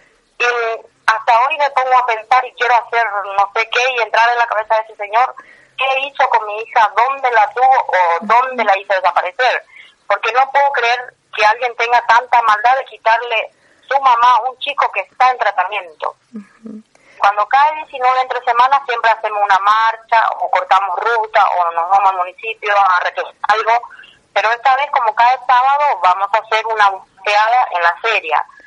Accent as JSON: {"language": "Spanish", "country": "Paraguay", "moved": "yes", "lives_now": "Argentina", "said": "yo soy paraguaya, somos paraguayas, pero estamos radicados acá hace 12 años."}